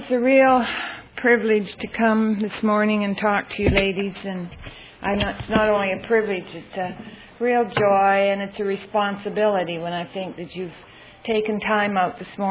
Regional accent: Moose Jaw, Saskatchewan, Canada; I'm a Canadian, and I grew up in Saskatchewan in a city called Moose Jaw, Saskatchewan. And don't you ask me if that's on the map. It is on the map. It's a small city, and it's north of the Dakotas.

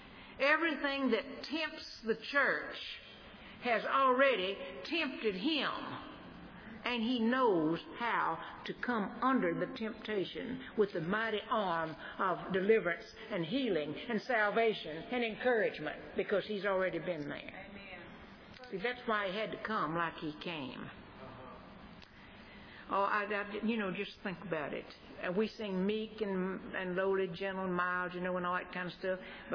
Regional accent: United States; We would prefer, as an American, you know, just as a logic, we would prefer to be saved by some mighty army.

